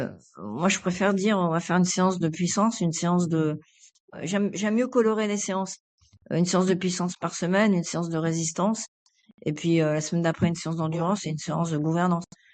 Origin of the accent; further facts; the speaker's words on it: Grenoble, Auvergne-Rhône-Alpes, France; Moi, je suis grenobloise, donc.